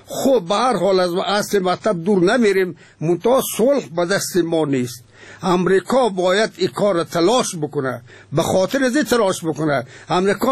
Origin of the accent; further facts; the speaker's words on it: Afghanistan; به عنوان یک افغان، به عنوان یک انسان